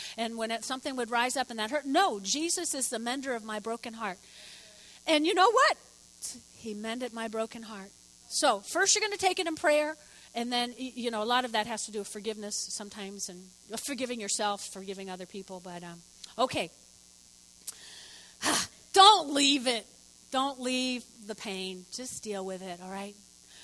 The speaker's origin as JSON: {"language": "English", "region": "New Jersey", "country": "United States", "tie": "born or raised there", "said": "When I grew up in North Jersey, until my parents remodeled this bathroom, we had one of those claw and ball bathtubs"}